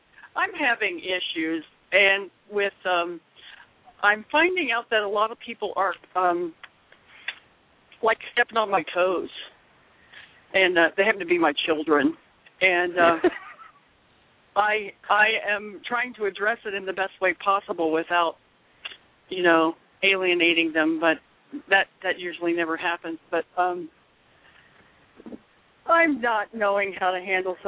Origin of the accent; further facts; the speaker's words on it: Denver, Colorado, United States; I'm from Denver. I live in Denver.